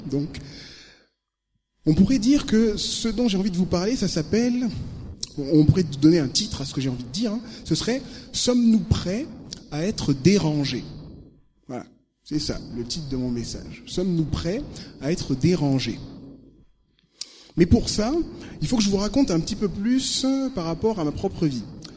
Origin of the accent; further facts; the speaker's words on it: Tours, Centre-Val de Loire, France; j'ai 30 ans. Je suis marié avec une femme qui s'appelle Juliette, donc je viens de Tours.